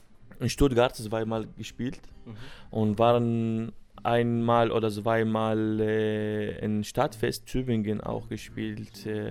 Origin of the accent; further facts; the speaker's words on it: Iraq; German is a second language; ich komme aus dem Irak und ich spiele Keyboard